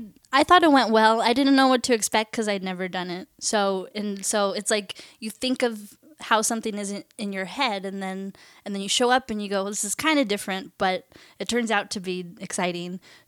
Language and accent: English; Fullerton, California, United States; now in Santa Monica, United States; I'm from Fullerton, Orange County. Right now I live in Santa Monica. I love it.